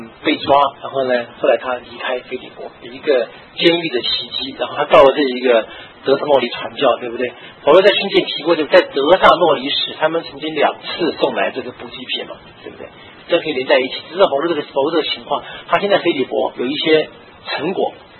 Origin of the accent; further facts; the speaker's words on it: Chengdu, Sichuan, China; accent: Chengdu; 我是我四川人，我父母亲都成都人